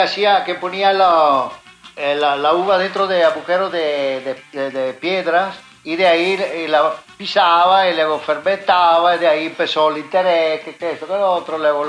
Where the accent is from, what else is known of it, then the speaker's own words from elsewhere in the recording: Veneto, Italy; Spanish is a second language; No, yo vengo del Véneto.